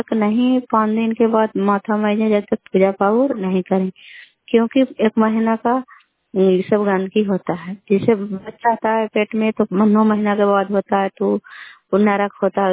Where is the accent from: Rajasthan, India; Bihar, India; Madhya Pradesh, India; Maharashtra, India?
Bihar, India; Kalyanpur; घर कल्याणपुर वाली बेलछी पंचायत प्रखंड चंडी जिला ललंदा का निवासी हूँ।